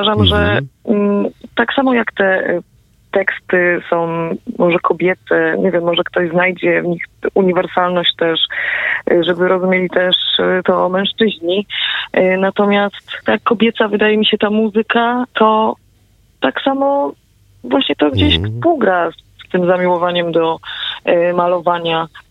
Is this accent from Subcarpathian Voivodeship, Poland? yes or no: no; Porąbka, Silesian Voivodeship, Poland; now in Czaniec, Poland; Mieszkam sobie niedaleko w takiej wiosce, w Czańcu. Pochodzę z Porąbki, też wioska jakby dalej, ale jestem bardzo przywiązana do tej mojej małej ojczyzny, do Bielska Białej